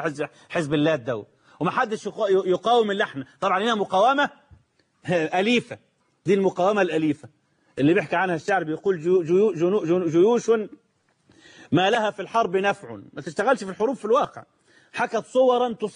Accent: Egypt; ده عندنا في مصر في معاهدة كامب ديفيد المشؤومة دي ممنوع حد من الجنود يدخل سيناء

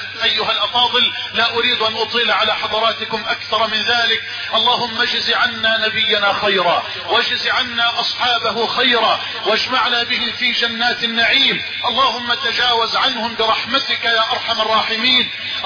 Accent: Egypt

